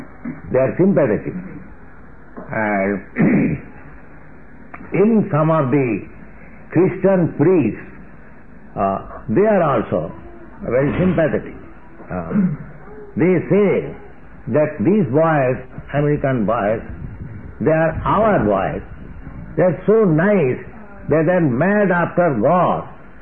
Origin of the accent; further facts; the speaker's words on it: India; English is a second language; now in United States; So I told, yes, I'm coming from India.